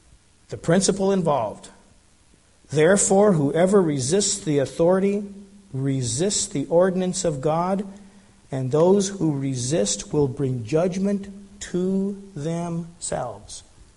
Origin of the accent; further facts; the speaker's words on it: Colorado, United States; When I was growing up in Colorado in the late 70s and early 80s